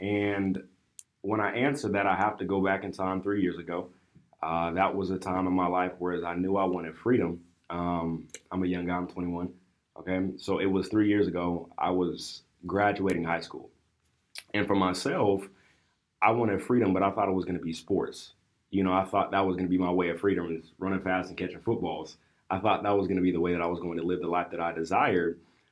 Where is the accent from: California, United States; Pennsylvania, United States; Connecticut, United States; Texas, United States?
California, United States; Sacramento; I'm from Sacramento, California, by the way. West Coast, the best coast.